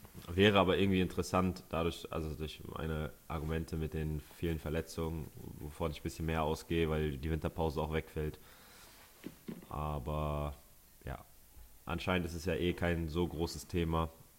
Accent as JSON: {"language": "German", "region": "Northern Germany", "country": "Germany"}